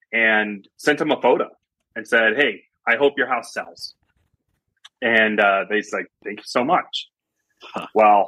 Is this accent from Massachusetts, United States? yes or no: no; California, United States; I moved out from Northern California out here. You know, if somebody back in from my hometown said, you know … would be selling luxury real estate one day